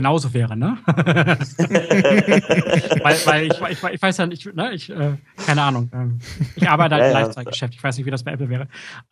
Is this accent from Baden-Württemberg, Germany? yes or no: no; Hamburg, Germany; ich als Hamburger war leider nicht